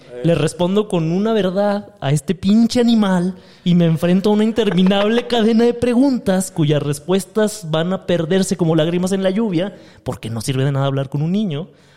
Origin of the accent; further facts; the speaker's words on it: Monterrey, Nuevo León, Mexico; Es que de donde yo vengo, se crían hombres.